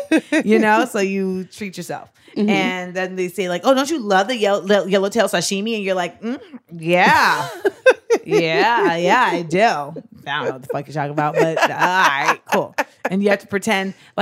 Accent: Grenada; Well, you're Liberian. I'm from Grenada.

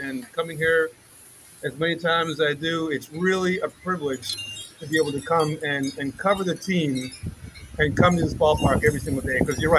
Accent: Boston, Massachusetts, United States; now in Charlotte, United States; So I'm from the Boston area. I came here to Charlotte in 2017. I came here in 2016.

